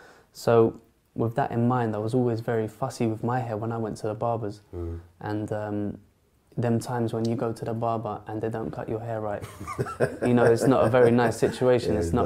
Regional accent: St Albans, East of England, United Kingdom; So, I'm from St. Albans, Hertfordshire, middle class family, nice upbringing, just very sporty, always enjoyed sports and being about.

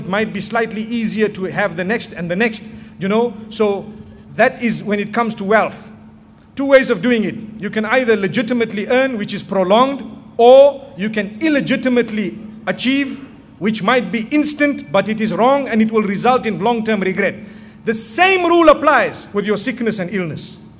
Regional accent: Zimbabwe; I come from Zimbabwe.

